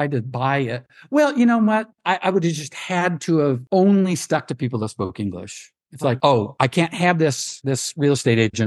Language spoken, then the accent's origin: English; United States; And then I say, oh, I'm American.